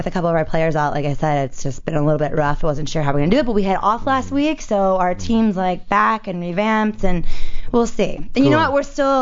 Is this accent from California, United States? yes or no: no; Maryland, United States; It's kind of like in Maryland, too. Like, I grew up in Maryland.